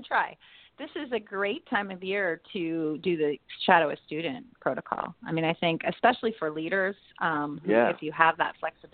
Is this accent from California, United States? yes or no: yes; California, United States; No, I grew up in the Bay Area and flew all the way across country.